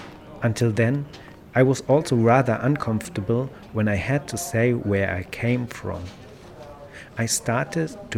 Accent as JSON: {"language": "English", "region": "Berlin", "country": "Germany", "tie": "born or raised there", "said": "is a narrative that I have repeatedly found evidence for in my hometown, here in Berlin, with myself and others."}